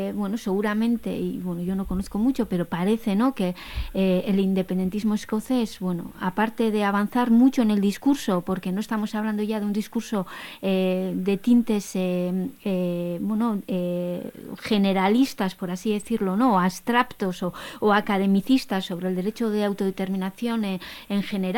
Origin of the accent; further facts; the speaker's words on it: Basque Country, Spain; Y luego ya como vasca el día después de un referéndum secesionista en Europa